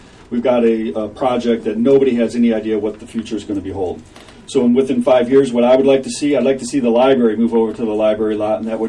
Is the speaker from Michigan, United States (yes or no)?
yes; Ann Arbor, Michigan, United States; But one of the things growing up in Ann Arbor, and as a student of landscape architecture and urban planning, is I pay attention to details within cities.